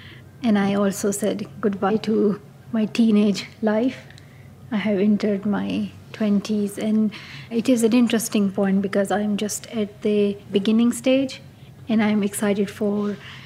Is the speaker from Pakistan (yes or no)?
yes; Pakistan; I come from Pakistan.